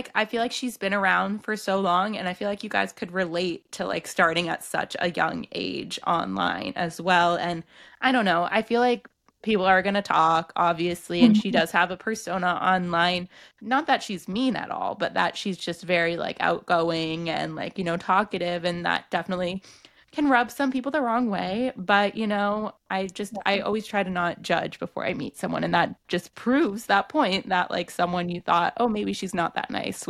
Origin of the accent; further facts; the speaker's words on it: Boston, Massachusetts, United States; especially because I grew up in Boston, which is like literally the opposite side of the world, or not the world, the country from LA.